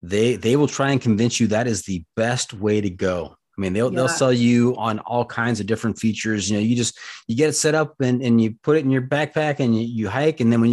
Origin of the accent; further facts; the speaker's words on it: California, United States; a boy from Southern California, an American